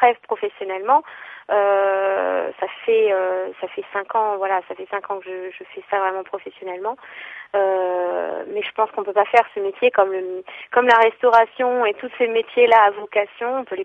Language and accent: French; Grand Est, France; Moi, je suis pas alsacienne, je suis alsacienne d'adoption, je suis pas alsacienne de souche. Je suis alsacienne d'adoption dans la mesure où j'ai grandi ici, je vis ici. Mais mes origines, je suis en fait d'origine pluriculturelle. Ma famille est venue en France, mais on a du sang italien, espagnol